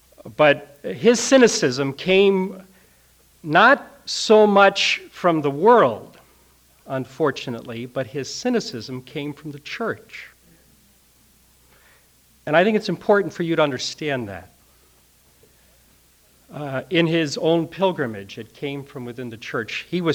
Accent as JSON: {"language": "English", "town": "Chicago", "region": "Illinois", "country": "United States", "tie": "born or raised there", "said": "I grew up in Archie Bunker's house on the north side of Chicago."}